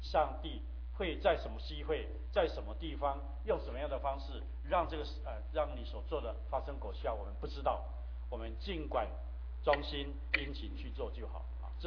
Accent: Taiwan; moved away as an adult; 那时候我从台湾来美国的出版社实习，那时候我单身一个人

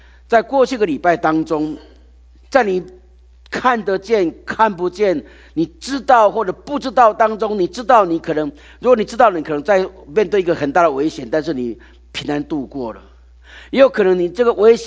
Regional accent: Taiwan; 就像我在很小的时候，我在乡下长大，小时候并没有自来水。我想从台湾来的这些大概比我大一点的人，

